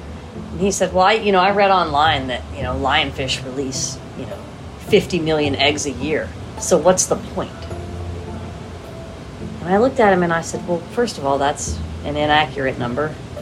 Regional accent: Wrightsville Beach, North Carolina, United States; also born or lived in Florida Keys; I'm from an island off the coast of North Carolina called Wrightsville Beach. My father was a commercial shrimper and a charter boat captain, so I grew up definitely on the water, in the water. Moved to the Florida Keys

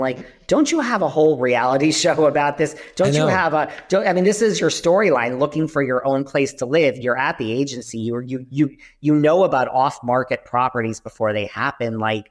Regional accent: New York, United States; now in Los Angeles, United States; and I'm from New York.

